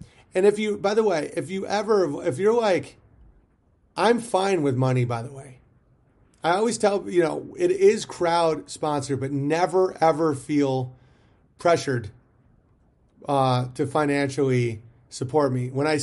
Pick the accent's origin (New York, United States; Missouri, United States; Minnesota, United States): New York, United States; Guys, I'm such a New Yorker. I know I'm like very comfortable with rural living. I'm not from the city. I'm from like a small town, but like I'm aggressive.